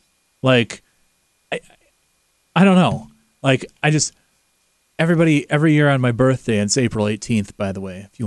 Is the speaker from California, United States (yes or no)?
no; New York, United States; born there; Or I was born in New York, but my heart's in Iowa